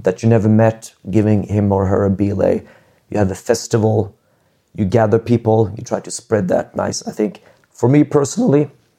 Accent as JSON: {"language": "English", "country": "Sweden", "second_language": "English", "said": "Yeah, but I'm from Sweden with a pretty good social security. I'm not going to end up on the streets."}